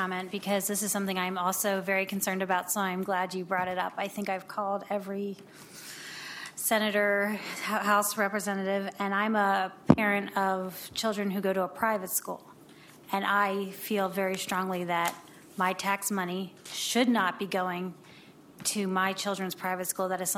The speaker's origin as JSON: {"language": "English", "region": "Pennsylvania", "country": "United States", "tie": "born or raised there", "said": "from what I've seen growing up in Lancaster County my whole life"}